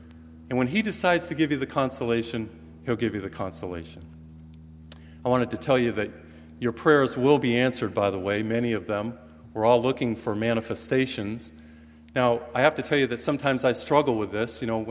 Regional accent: Massachusetts, United States; now in Houston, United States; I was flying to back to Houston from Massachusetts, my home state.

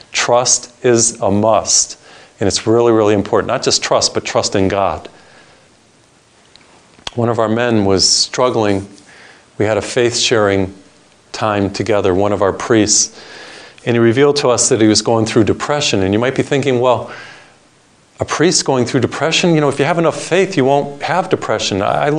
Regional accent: Massachusetts, United States; I remember I was traveling one time to Boston. That's my home state of Massachusetts.

